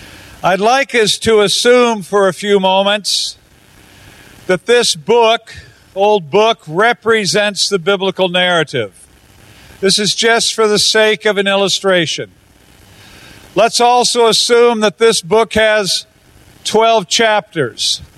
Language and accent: English; United States; I come from the United States. We have a very different story with a very different beginning.